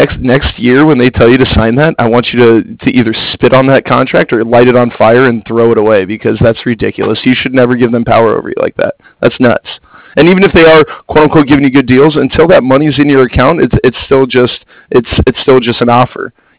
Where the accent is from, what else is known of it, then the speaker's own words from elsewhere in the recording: Fort Lauderdale, Florida, United States; the only reason I say that is because I grew up in Fort Lauderdale, so I grew up a Miami Heat fan.